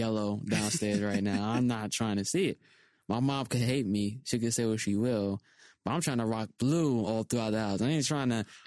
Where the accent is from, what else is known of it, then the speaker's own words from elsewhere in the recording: New York, United States; I mean, as a New Yorker, you lose a little respect around these parts.